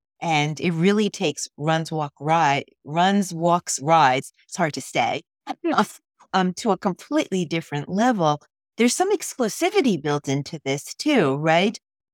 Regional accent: New Jersey, United States; I'm from New Jersey, but One Cause is in Carmel, Indiana.

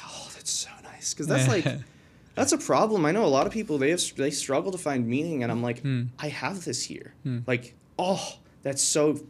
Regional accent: Coal City, United States; So, I mean, I grew up in Coal City. It's a little rural town, used to be a mining town, and it's not anymore, obviously.

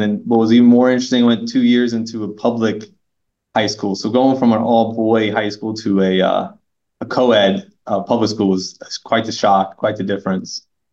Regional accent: Tampa, Florida, United States; Originally, I'm from Tampa, Florida. Born and raised there.

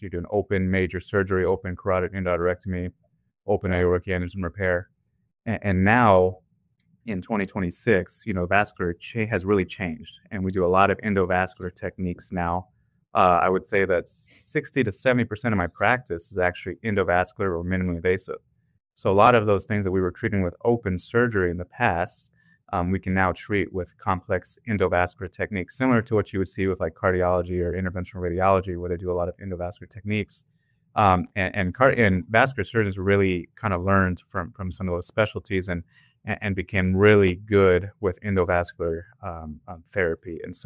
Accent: San Antonio, Texas, United States; But I'm from San Antonio.

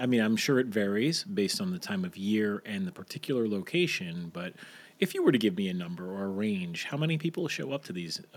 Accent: New York, United States; You know, I grew up in the New York City area

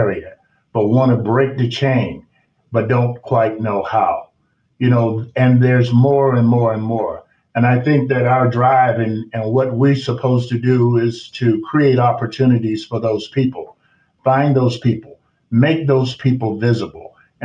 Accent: Portal, Georgia, United States; I grew up in South Georgia, a little town called Portal, Georgia. Probably 60 miles from the coast from Savannah. And we were farmers.

